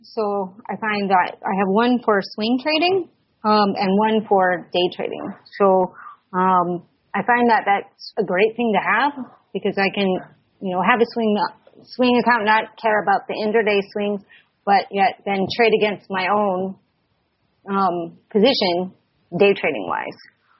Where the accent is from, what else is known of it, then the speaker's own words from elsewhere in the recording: Chicago, Illinois, United States; because I was from Chicago, so that's why.